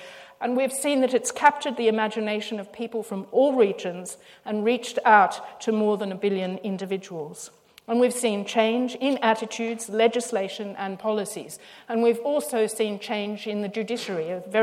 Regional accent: Australia; as an Australian and an Australian of Irish traveller descent

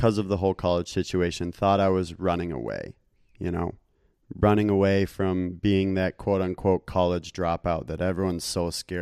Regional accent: Minnesota, United States; I mean, I grew up in Minnesota.

